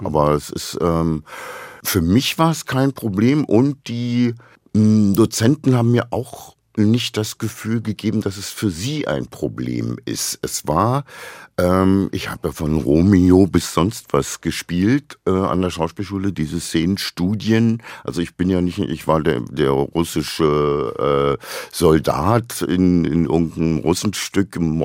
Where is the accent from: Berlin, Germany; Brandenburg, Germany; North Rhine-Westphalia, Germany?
Berlin, Germany; In Berlin